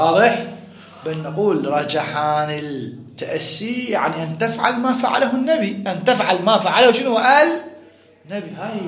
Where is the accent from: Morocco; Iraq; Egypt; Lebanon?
Iraq; ولا أخرج عن كوني عراقي